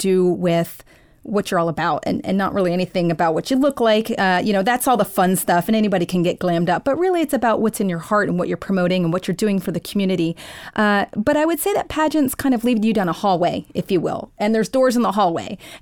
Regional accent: Washington, New Jersey, United States; I was raised in Washington, New Jersey. I spent a decade in Washington, D.C.

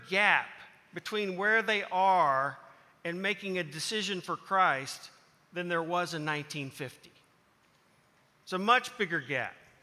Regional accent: Leawood, Kansas, United States; But I grew up in Leawood South at 128th and State Line, went to Blue Valley High School.

